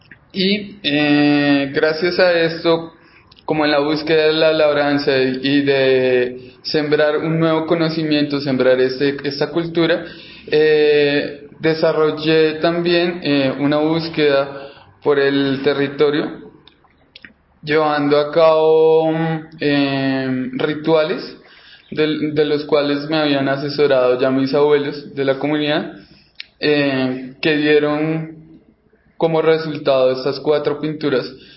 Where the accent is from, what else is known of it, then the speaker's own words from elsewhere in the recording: Cota, Cundinamarca, Colombia; dado que yo soy de Cota, Cundinamarca, un pueblo cercano aledaño a Bogotá